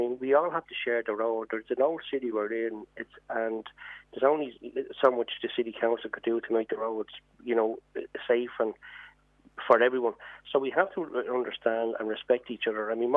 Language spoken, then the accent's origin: English; Dublin, Leinster, Ireland; born and raised in Dublin, I'm a true Dubliner.